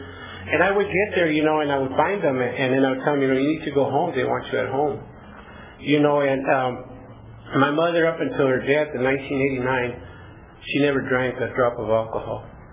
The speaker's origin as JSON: {"language": "English", "town": "Sanger", "region": "California", "country": "United States", "lives_now": "Visalia, United States", "said": "And I met this girl here in Visalia, and I'm from Sanger, and got married and moved to Visalia, you know"}